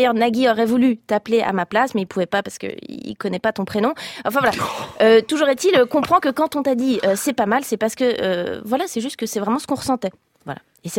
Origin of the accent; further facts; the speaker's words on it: Geneva, Switzerland; c'est que non seulement je viens de Suisse, mais de Genève